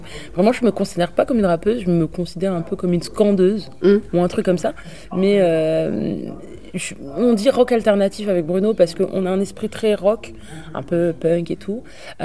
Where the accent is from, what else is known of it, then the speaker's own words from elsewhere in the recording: Île-de-France, France; On vient de région parisienne, pour la plupart. Mais on... Ouais, c'est ça, on vient de région parisienne.